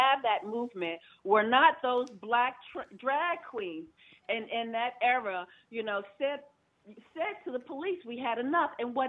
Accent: Brooklyn, New York, United States; We're coming from Brooklyn. We're living in the housing projects. We don't have cars.

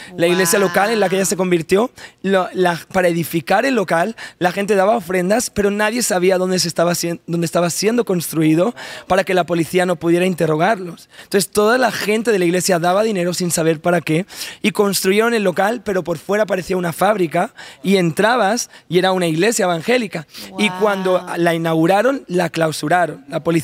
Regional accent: Spain; yo crecí en la iglesia en España, mis padres me llevaron a la iglesia desde bien pequeñito

